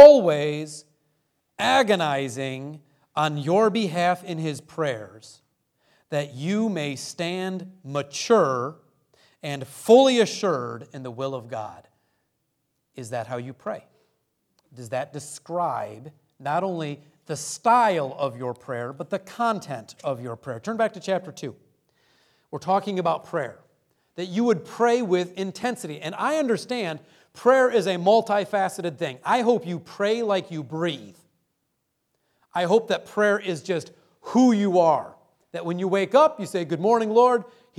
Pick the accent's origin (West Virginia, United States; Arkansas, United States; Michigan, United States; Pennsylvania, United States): Michigan, United States; Detroit; I'm from Detroit. I get it.